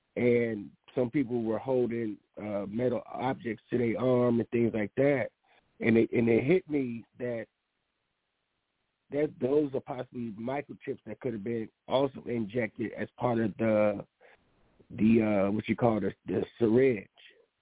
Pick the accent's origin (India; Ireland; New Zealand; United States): United States; I grew up here in America, and she's always been in Ethiopia.